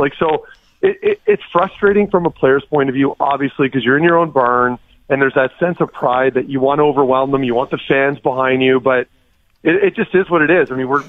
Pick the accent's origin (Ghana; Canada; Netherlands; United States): Canada; Ottawa, Ontario; growing up in Ottawa, I knew how many fans there were around here, and I'm referring to the Leaf fans, of course.